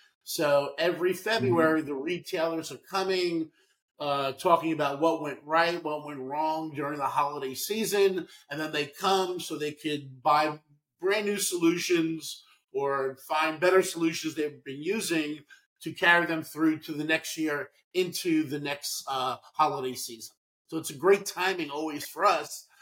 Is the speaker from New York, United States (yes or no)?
yes; Brooklyn, New York, United States; moved away as an adult; now in Charleston, United States; I moved to Charleston around 7 years ago. Of course, I grew up in Brooklyn, New York. Nice Jewish boy.